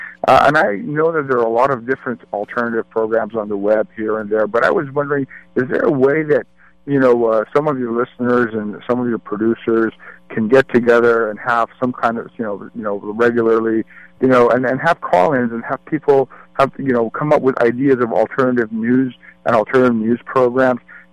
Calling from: San Francisco, California, United States; Thank you. … I'm calling from San Francisco.

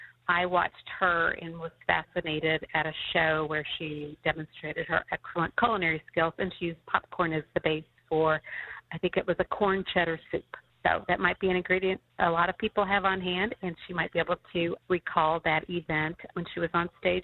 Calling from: Indianapolis, Indiana, United States; I am calling from Northwest Indianapolis.

